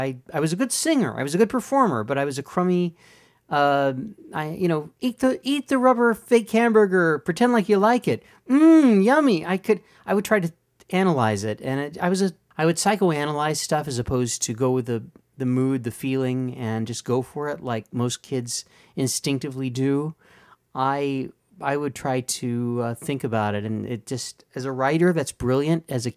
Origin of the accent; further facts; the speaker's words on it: Hollywood, California, United States; Because God knows, when I was a kid, I grew up in Hollywood around that stuff. Not as much gore, but I grew up around Universal Studios